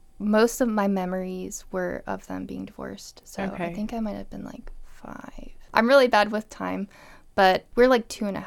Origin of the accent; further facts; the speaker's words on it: Virginia Beach, Virginia, United States; also born or lived in Norfolk; I grew up in the Hampton Roads area. So I was born in Norfolk, Virginia. And our first house was in Virginia Beach. It was actually really close to the oceanfront. So grew up going to the beach a lot.